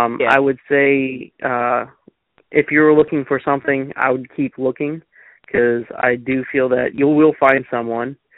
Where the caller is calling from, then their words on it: Long Island, New York, United States; Long Island.